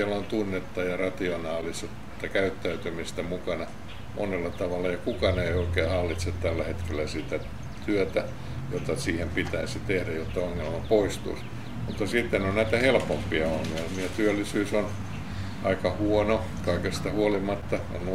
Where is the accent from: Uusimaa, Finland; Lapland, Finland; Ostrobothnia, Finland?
Uusimaa, Finland; Kerava; born there; kun olen syntynyt Keravalla, niin paikkakunnan asiat on tullut vuosikymmenten aikana tutuksi.